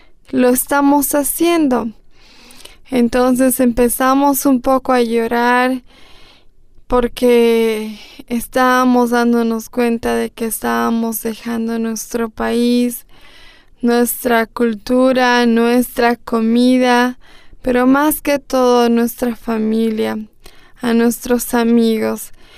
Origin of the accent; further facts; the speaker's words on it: Bolivia; moved away; salimos de la ciudad de Cochabamba a la ciudad de Santa Cruz en avión. Después de Santa Cruz, cuando ya subimos al avión, nos dimos cuenta de que ya estábamos dejando nuestro país.